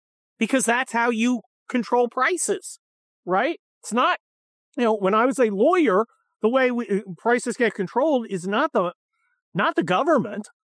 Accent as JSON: {"language": "English", "region": "Scotland", "country": "United Kingdom", "said": "Because I'm Scottish."}